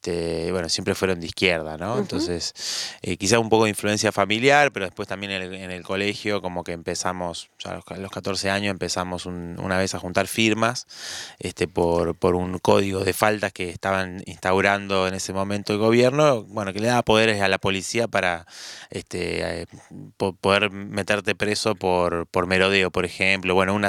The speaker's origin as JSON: {"language": "Spanish", "region": "Córdoba", "country": "Argentina", "tie": "born or raised there", "also_born_or_lived": "Mendoza", "moved": "as an adult", "lives_now": "Buenos Aires, Argentina", "said": "Nací en Córdoba, viví hasta los 26 años. Después me fui a Mendoza."}